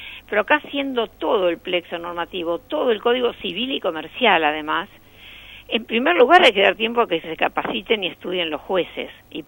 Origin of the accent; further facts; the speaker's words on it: Rosario, Santa Fe, Argentina; now in Buenos Aires, Argentina; Cómo no, además yo soy rosarina, ¿eh?